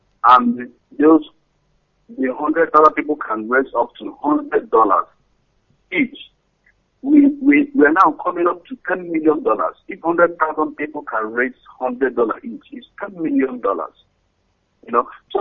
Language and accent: English; Imo, Nigeria; now in Malaysia; I'm calling from Malaysia. I'm from Amuzu, Amakoya, in Hite Oboma, local government, Imo State, Biafra land.